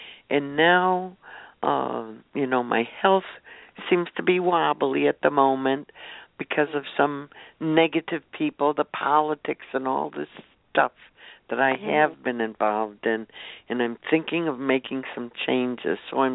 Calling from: Albany, New York, United States; Albany, New York.

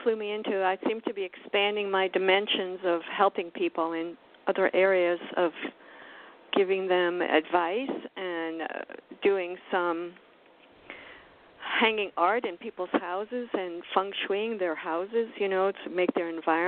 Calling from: Miami, Florida, United States; in Miami.

